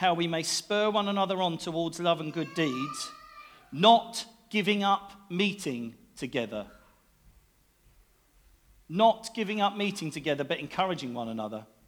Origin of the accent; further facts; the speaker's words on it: United Kingdom; we don't cry out, we're British, we pray